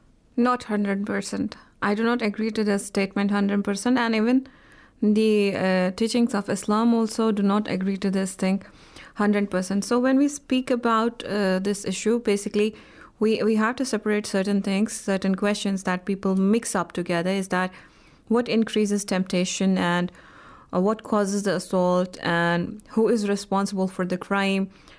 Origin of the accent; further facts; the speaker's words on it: Jammu and Kashmir, India; I am actually from Indian administrated Kashmir